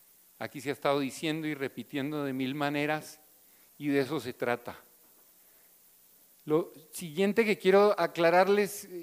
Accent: Colombia; Yo soy colombiano.

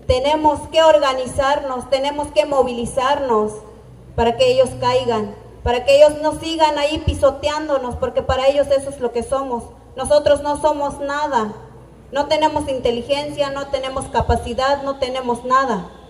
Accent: Acteal, Chiapas, Mexico; Soy de Acteal

